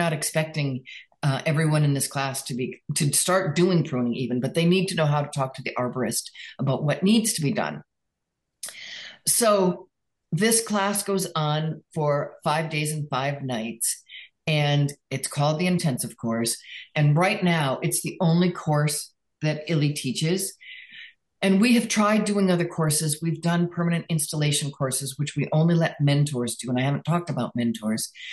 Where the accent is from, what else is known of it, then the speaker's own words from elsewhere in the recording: Connecticut, United States; I grew up in Connecticut and love, love, love the fall.